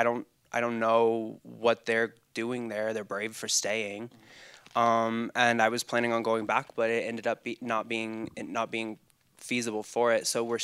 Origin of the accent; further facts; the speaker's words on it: Florida, United States; I'm from Florida.